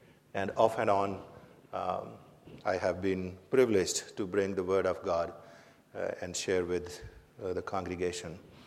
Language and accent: English; Pakistan; now in Oxford, United Kingdom; I come from Pakistan. I'm a Presbyterian minister, but teach in a theological seminary back in Pakistan. And here in Oxford, I'm doing PhD.